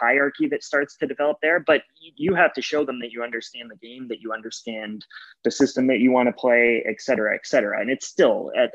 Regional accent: Toronto, Ontario, Canada; also born or lived in Ottawa; ultimately chose Carleton, even though Ryerson was kind of my hometown Toronto school, because I wanted to get away. I wanted to get out of the city.

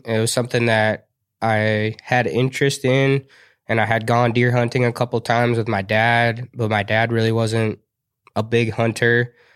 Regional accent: Cedarburg, Wisconsin, United States; So I grew up in a little town called Cedarburg, Wisconsin. Lived there up until about 2018

